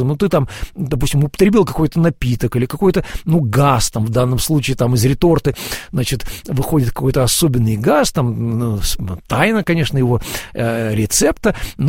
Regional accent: Russia; moved away as an adult; Я из России уехал на служение в Шотландию, Ирландию почти 20 лет назад.

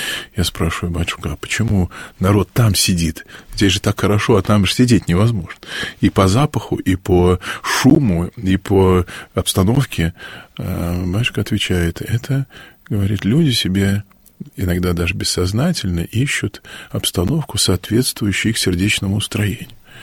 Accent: Moscow, Russia; я такой москвич до мозга костей. Все у меня было в Москве, даже два образования, и армия, и та была под Москвой, и монашество-то мое, собственно, тоже было в центре Москвы.

